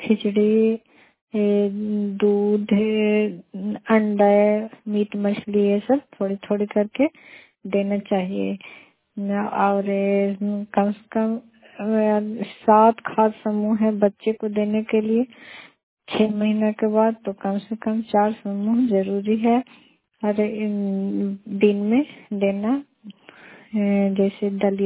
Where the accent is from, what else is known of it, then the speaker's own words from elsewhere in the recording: Bihar, India; मैं नवनाथ सुपर खंड से हूँ, नालंदा जिला से।